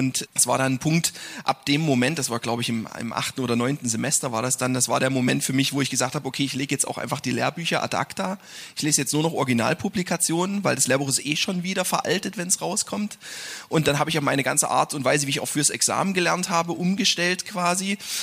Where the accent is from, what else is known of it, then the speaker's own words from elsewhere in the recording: Görlitz, Saxony, Germany; In Görlitz, wo ich herkomme, ja, dort aus der Region.